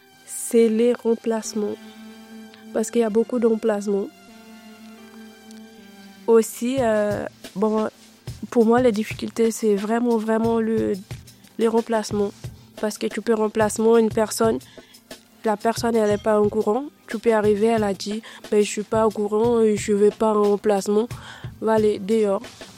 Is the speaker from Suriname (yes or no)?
yes; Suriname; French is a second language; now in France; Mon pays, c'est Suriname. Mon pays d'origine, c'est Suriname. J'ai été travaillé là-bas dans une orphelinat.